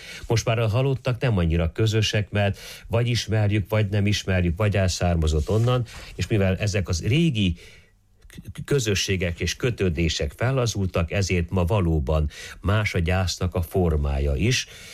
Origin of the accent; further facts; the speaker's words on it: Póka, Mureș County, Romania; Én emlékszem, hogy talán még mindig gyakorlatilag a Pókában, a szülőfalumban, hogy a harangszó jelzi először, hogy temetés